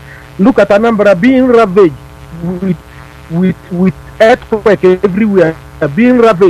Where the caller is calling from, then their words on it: Spain; I'm calling from Spain, sir.